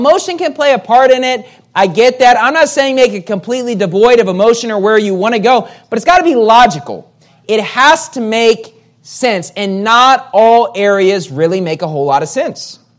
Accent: West Virginia, United States; now in Manila, Philippines; I mean, I grew up in West Virginia. Living in Metro Manila is not the first thing of places I would choose to live. It's very different than West Virginia, right?

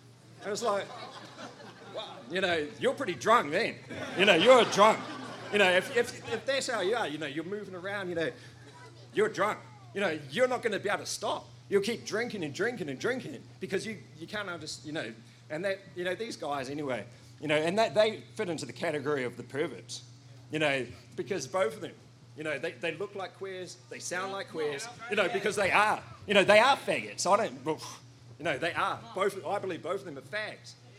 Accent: New Zealand; I'm from New Zealand. I'm not speaking in tongues, all right? It's just my accent, all right?

